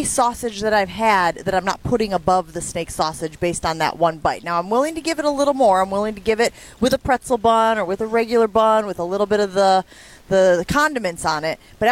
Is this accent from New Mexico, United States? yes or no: yes; New Mexico, United States; I'm originally from New Mexico. And menudo is a popular dish.